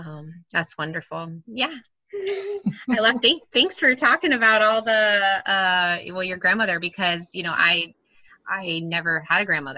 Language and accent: English; Port Orange, Florida, United States; I grew up here in Port Orange when I was, like, I was born here in Daytona.